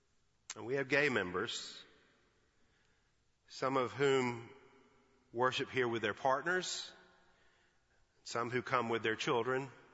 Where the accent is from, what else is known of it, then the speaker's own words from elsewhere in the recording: Alabama, United States; I'm from Alabama, for goodness sake. That's a foreign country.